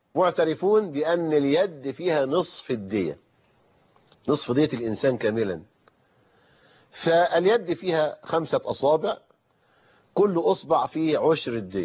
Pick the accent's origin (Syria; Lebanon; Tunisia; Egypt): Egypt